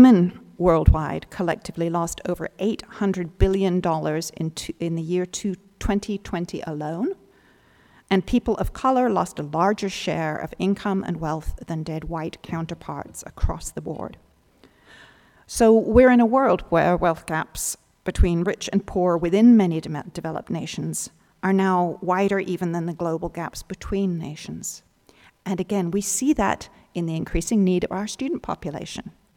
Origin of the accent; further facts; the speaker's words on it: United Kingdom; You've heard of reading tea leaves, and I suppose as a British person I should be able